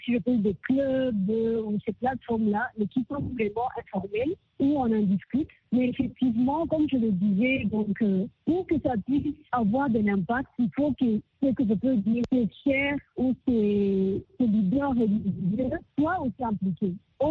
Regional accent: Rwanda; mes droits en tant que Rwandaise, mais aussi à mes droits en tant que femme musulmane.

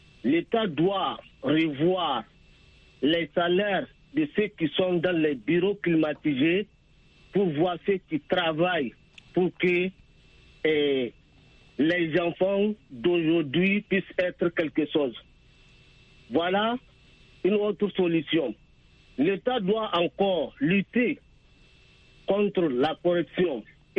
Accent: Niger; Chez nous, au Niger, c'est archaïque.

